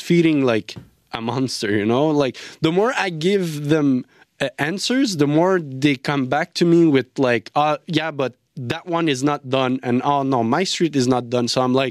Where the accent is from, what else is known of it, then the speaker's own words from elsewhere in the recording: Lachine, Quebec, Canada; Honestly, for me, you know, I grew up in Lachine where there weren't a lot of immigrants.